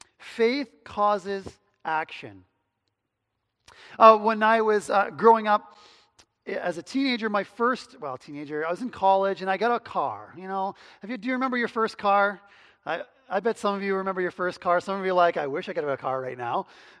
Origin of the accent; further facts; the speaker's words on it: New Brunswick, Canada; also born or lived in Saskatchewan; In particular, I'm from New Brunswick, okay? So if you haven't learned that yet, I grew up in New Brunswick, and I went to school in Saskatchewan.